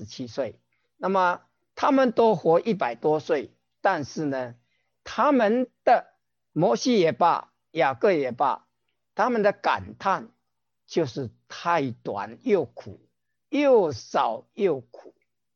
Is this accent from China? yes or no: yes; China; 我们中国人是半夜三更，或者是讲三更三更啊，我们中国人算的是一更啊2个小时